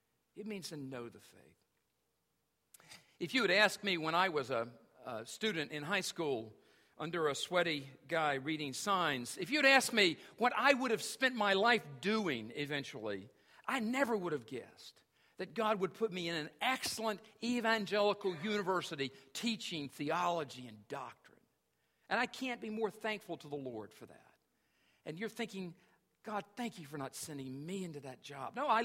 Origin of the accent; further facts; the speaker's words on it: North Carolina, United States; I grew up in North Carolina. We called it wrestling, okay, with an A.